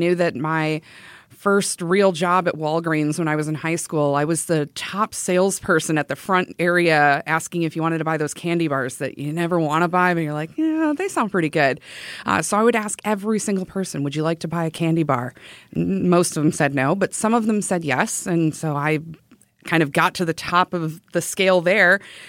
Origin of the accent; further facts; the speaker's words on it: Evansville, Wisconsin, United States; also born or lived in Madison; I was originally born in Madison, if you were to pull out my birth certificate. But my parents moved to the town where my dad is from, which is Evansville, Wisconsin.